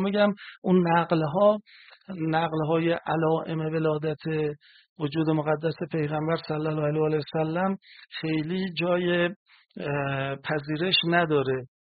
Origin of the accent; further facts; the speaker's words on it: Iran; برای ما که ایرانی هستیم خیلی جالب نباشه.